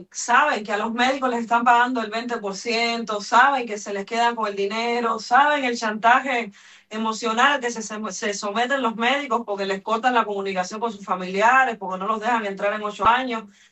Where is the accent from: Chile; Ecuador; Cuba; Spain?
Cuba; que nos dicen a nosotros que sí somos cubanos